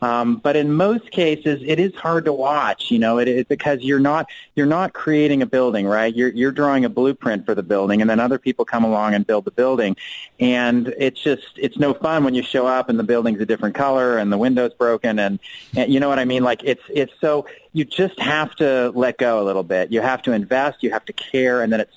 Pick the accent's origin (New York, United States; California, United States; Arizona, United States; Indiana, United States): Arizona, United States; Phoenix; I grew up in Phoenix, so I never played hockey, so it's not really my sport.